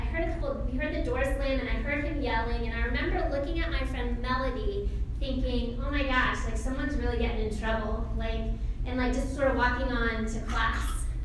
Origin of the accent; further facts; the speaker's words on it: Atlanta, Georgia, United States; I grew up here in Atlanta. I moved here when I was in sixth grade.